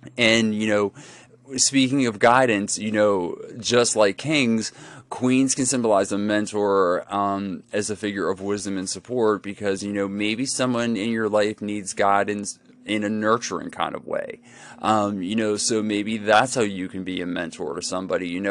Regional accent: Pittsburgh, Pennsylvania, United States; I'm from Pittsburgh. That's what we get. We're allowed to talk shit. We're in the tri-state area.

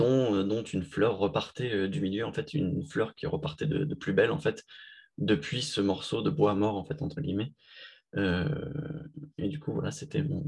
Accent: Hyères, Provence-Alpes-Côte d'Azur, France; Mathilde et moi, on est du sud de la France, donc on n'est pas de Aix exactement. Moi, je suis de Hyères et elle de La Seyne-sur-Mer, donc c'est aux abords de Toulon, c'est les deux villes.

